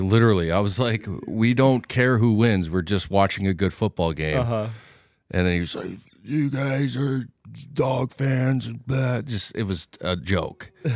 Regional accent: Pacific Northwest, United States; I grew up on the Pac-12 and stuff

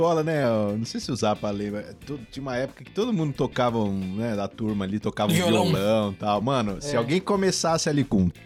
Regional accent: Brazil; born there; Eu, por exemplo, nasci no Brasil, mas tem muita coisa que eu olho assim e eu falo, mano, eu não sou brasileiro, cara.

